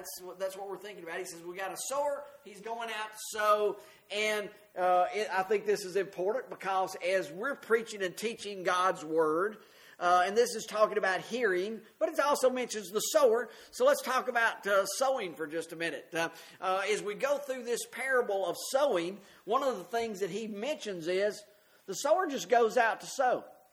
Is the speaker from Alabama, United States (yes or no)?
no; Mississippi, United States; at least down there where I grew up in Mississippi